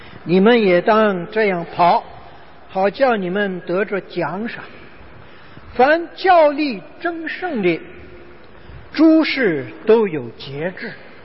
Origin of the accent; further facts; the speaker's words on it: China; 我们中国人练武术是打空气是吧？